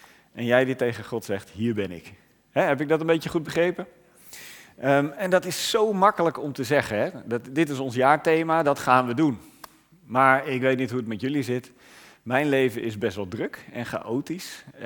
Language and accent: Dutch; Terschelling, Friesland, Netherlands; En ik kom van Terschelling, daar ben ik geboren en getogen